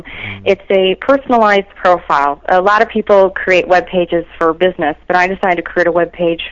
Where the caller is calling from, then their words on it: St. Louis, Missouri, United States; St. Louis.